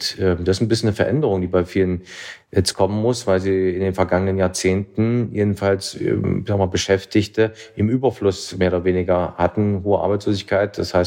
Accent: Erfurt, Thuringia, Germany; Nehmen Sie meine Heimatstadt Erfurt

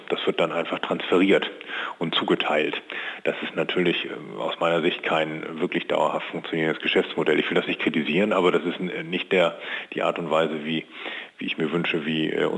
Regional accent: Oldenburg, Lower Saxony, Germany; Wir haben auch ein sehr wettbewerbsfähiges Team in Oldenburg. Meine Heimatstadt, es freut mich

